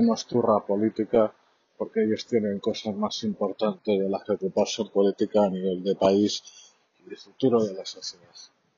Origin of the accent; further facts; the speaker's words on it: Spain; Yo he comido gratis por decir que soy español